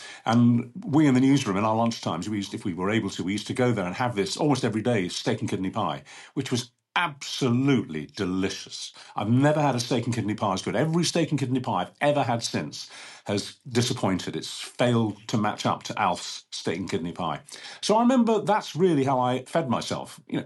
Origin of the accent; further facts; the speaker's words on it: London, United Kingdom; also born or lived in Manchester; So even though I am a Londoner born and bred, and I love London, and I love living in Hampstead, North London, it's great, if I had to move back to Manchester, it would be a sort of a blessing.